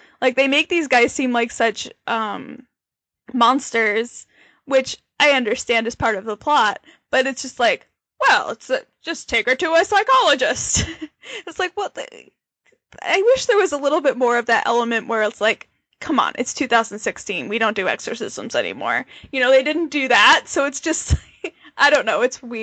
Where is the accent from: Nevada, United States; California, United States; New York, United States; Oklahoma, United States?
New York, United States; I'm Italian Catholic from New York.